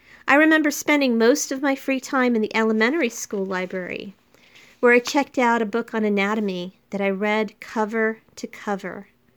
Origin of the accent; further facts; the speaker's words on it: Florida, United States; I grew up in Florida. And my parents had this house that was in really bad shape that they bought and they refurbished.